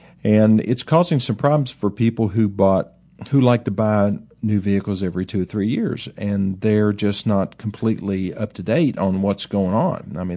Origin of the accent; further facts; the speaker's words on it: West Virginia, United States; I'm a foreigner. I'm from West Virginia. So you can't get more foreign than that.